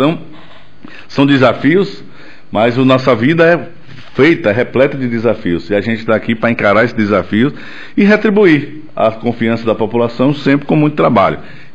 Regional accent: Campo Formoso, Bahia, Brazil; o município de Campo Formoso também, por ser, primeiro, minha terra natal, a cidade onde constitui família, onde eu moro, mesmo estando em Salvador, mas o coração está aqui

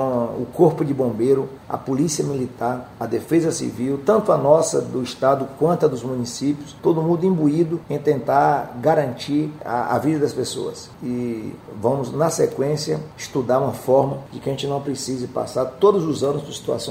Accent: Bahia, Brazil; born there; A ponte da Palmeirinha, na porta da minha casa, onde eu nasci, já também está batendo ali naquela última laje da ponte.

